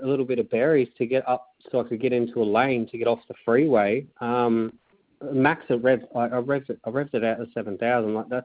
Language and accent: English; Queensland, Australia; I'm a Queenslander.